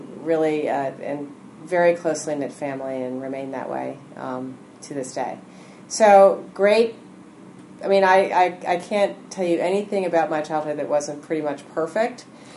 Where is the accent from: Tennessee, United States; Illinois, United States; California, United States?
Illinois, United States; Chicago; Well, as you say, I grew up outside Chicago, a nice little suburb outside Chicago.